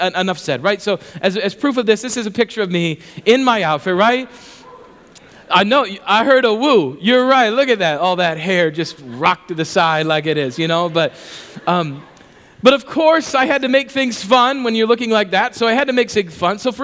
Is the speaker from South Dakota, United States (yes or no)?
yes; Rapid City, South Dakota, United States; Now, I grew up in Rapid City, and when I was about 11 or 12 years old, I was part of the Rapid City Children's Choir.